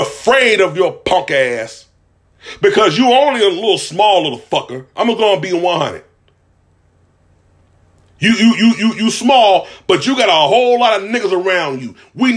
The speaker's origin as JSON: {"language": "English", "town": "Philadelphia", "region": "Pennsylvania", "country": "United States", "said": "I'm originally from Philadelphia, Germantown, okay?"}